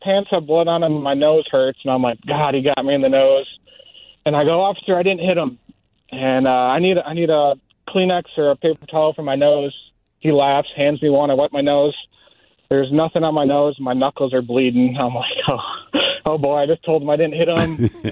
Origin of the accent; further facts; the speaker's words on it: Michigan, United States; it was Michigan State, and we're from Michigan. So we're like, well, we actually like this team.